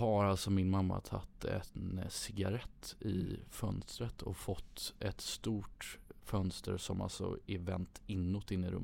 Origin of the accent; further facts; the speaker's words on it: Gothenburg, Västra Götaland County, Sweden; född och uppvuxen i Göteborg, i Örgryte och på Södra Skärgården utanför Göteborg.